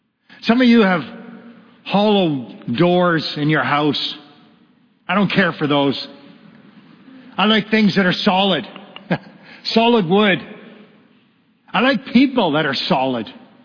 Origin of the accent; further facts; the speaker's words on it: Bethlehem, West Bank, Palestine; I grew up in Bethlehem, close to the capital city, the great city of Jerusalem, just about 10 kilometers away. And I grew up there. I'm a descendant of King David.